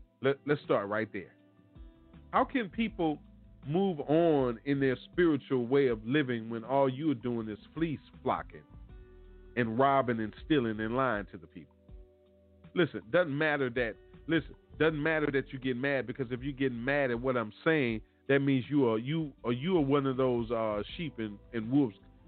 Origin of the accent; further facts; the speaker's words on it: United States; Listen, I'm an American, but I don't have to be proud.